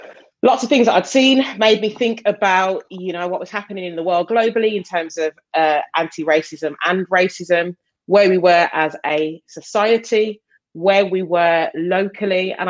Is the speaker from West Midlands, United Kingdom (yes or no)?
yes; Birmingham, West Midlands, United Kingdom; accent: Brummy; where I am, which is in Birmingham, if people can't tell by my Brummy 0121 accent